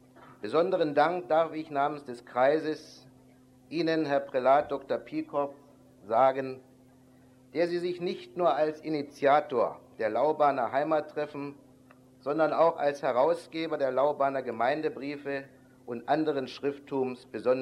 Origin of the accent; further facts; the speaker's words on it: Wrocław, Lower Silesian Voivodeship, Poland; born there; als gebürtiger Breslauer glaube ich, mir diese Anrede erlauben zu dürfen